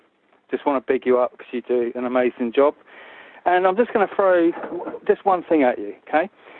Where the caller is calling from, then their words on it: London, United Kingdom; calling from London.